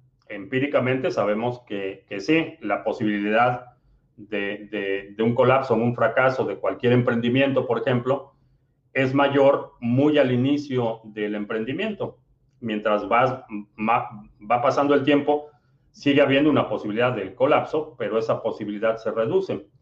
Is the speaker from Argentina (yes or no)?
no; Mexico City, Mexico; now in United States; ¿De dónde soy? Soy de la Ciudad de México y vivo en Estados Unidos.